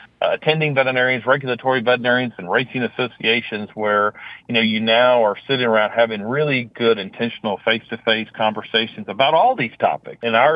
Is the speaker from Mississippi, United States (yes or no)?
no; Versailles, Kentucky, United States; I tell people all the time, I grew up here in Versailles, Kentucky, so I didn't get very far in life.